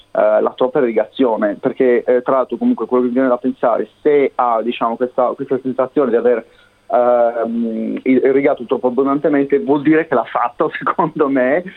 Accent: Sardinia, Italy; io vengo dalla Sardegna e noi coltiviamo comunque l'ulivo in terreni veramente molto molto profondi

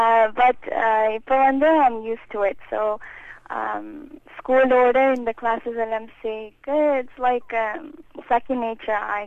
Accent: Canada; நான் இங்க தான் பிறந்தேன். So I was born raised here.

